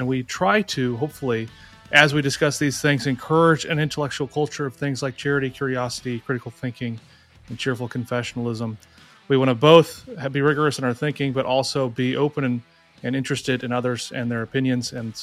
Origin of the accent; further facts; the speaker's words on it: United States; Sometimes I forget that, you know, I'm an American and forget that other people have different contexts, you know.